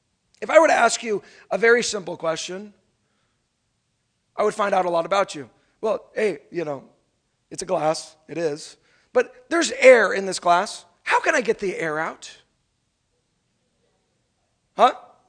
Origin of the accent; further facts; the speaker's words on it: California, United States; also born or lived in Oklahoma; I grew up in California, but I was born in Oklahoma, which is twister country.